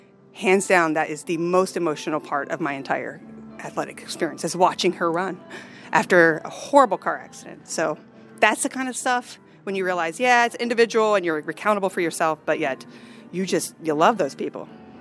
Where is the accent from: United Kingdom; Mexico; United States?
United States; Lakeview; I liked growing up in Lakewood. In Lakeview, I mean. I like growing up in Lakeview.